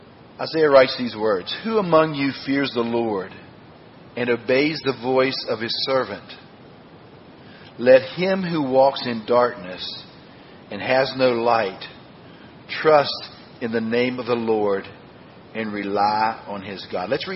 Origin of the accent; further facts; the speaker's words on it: Franklin, West Virginia, United States; I'm from Franklin, West Virginia.